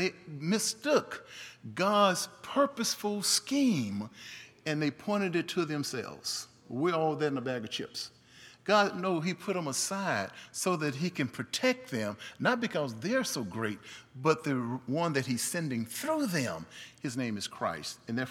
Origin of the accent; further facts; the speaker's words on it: St. Louis, Missouri, United States; I grew up in St. Louis, born in the state that the Mississippi River was named after, Georgia. It's Mississippi.